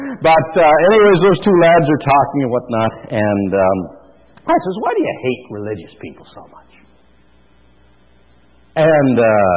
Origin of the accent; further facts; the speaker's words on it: Lanark, Ontario, Canada; and I said, I was from Lanark. I've been hunting up there in Lanark.